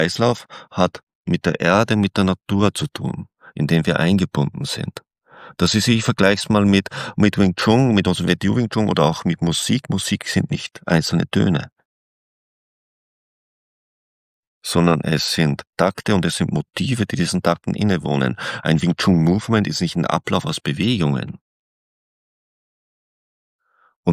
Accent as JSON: {"language": "German", "region": "Salzkammergut", "country": "Austria", "said": "ich komme ja aus Österreich, so aus dem Salzkammergut"}